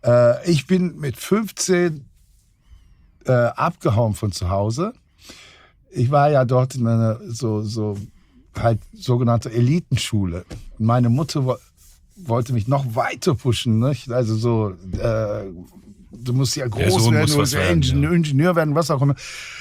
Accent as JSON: {"language": "German", "country": "Australia", "tie": "born or raised there", "also_born_or_lived": "Ankara, Turkey / Istanbul, Turkey", "said": "Aber ich bin in Australien tatsächlich aufgewachsen. Also bis zur mittleren Reife war ich in Australien. In Ankara war ich bis zu meinem siebten Lebensjahr. Und dazwischen war ich ein paar Jahre in Istanbul im Gymnasium."}